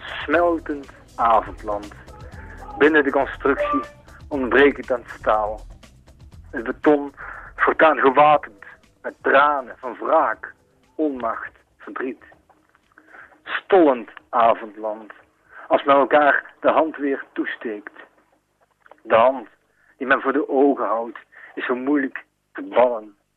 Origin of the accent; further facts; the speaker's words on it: Eindhoven, North Brabant, Netherlands; Ik kom zelf uit Eindhoven.